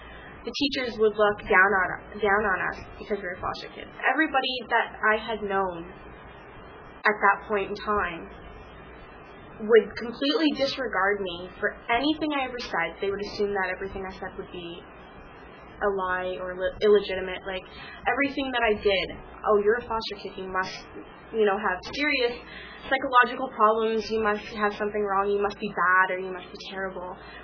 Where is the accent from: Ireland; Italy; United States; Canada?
Canada; Toronto, Ontario; this was Keswick I was in, and I'm from Toronto.